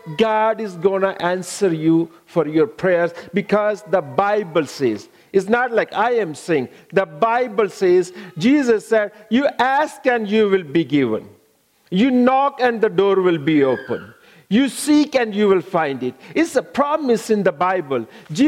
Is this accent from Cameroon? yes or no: no; Pakistan; English is a second language; I born in Pakistan, 1974. I grew up in Pakistan and married in Pakistan.